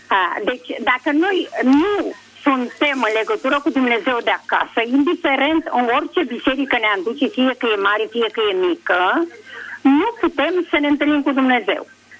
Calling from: Craiova, Dolj, Romania; Sunt de la Craiova

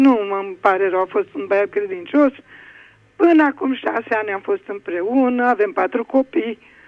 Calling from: Curtișoara, Olt County, Romania; din Curtișoara Olt.

